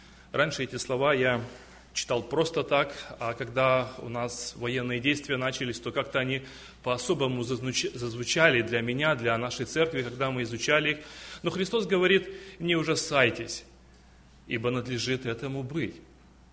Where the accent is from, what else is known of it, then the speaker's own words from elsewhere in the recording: Irpin, Kyiv Oblast, Ukraine; И я сам из Украины, как и братья передо мной, с города Ирпень, рядышком возле Киева.